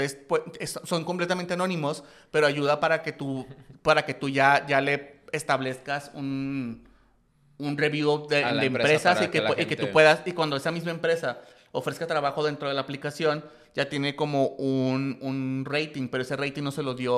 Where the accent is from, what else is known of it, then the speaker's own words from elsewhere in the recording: Mexico; pues soy mexicano, o sea, ¿por qué no tendrás permiso para trabajar en México?